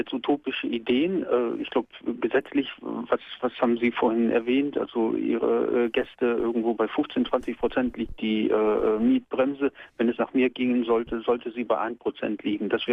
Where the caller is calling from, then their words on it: North Rhine-Westphalia, Germany; also ich komme aus NRW, komme jetzt nicht aus Ihrem Sendegebiet, aber nichtsdestotrotz rufe ich gerne bei Ihnen